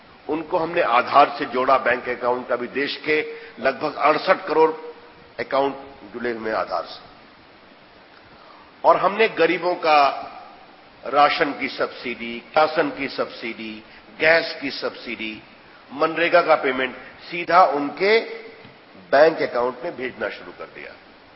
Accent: Bihar, India; मैंने बताया मैं बिहार से आता हूं.

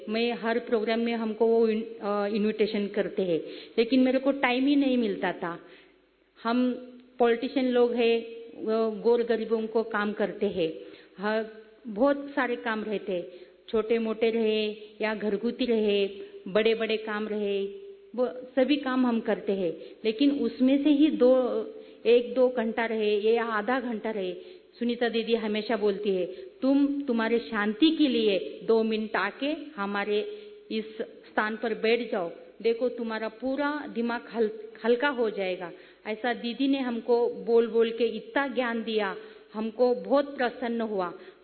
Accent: Pune, Maharashtra, India; मैं पुणे से हूँ, पुना बोपुड़ी। हम कई सालों से बोपुड़ी में बहुत काम करते हैं।

